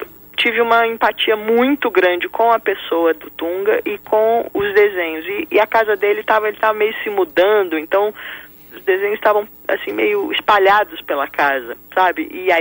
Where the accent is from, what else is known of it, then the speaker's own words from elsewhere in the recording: São Paulo, Brazil; now in Rio de Janeiro, Brazil; Eu agora moro no Rio, mas sou nascida e criada em São Paulo.